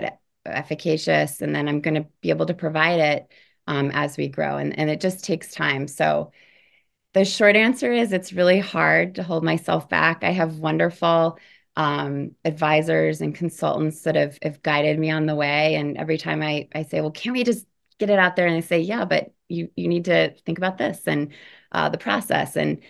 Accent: Illinois, United States; Well, if I'm being honest, I'm from Illinois

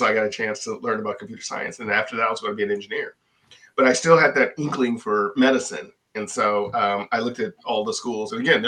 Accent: Detroit, Michigan, United States; growing up in Detroit, there was only folks in our neighborhood who worked at the factory.

